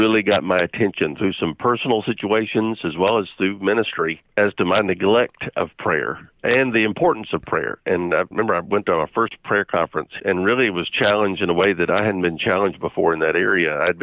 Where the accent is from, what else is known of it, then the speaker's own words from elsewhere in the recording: North Carolina, United States; virtually all that time has been spent in North Carolina, but it's my home state and love it here.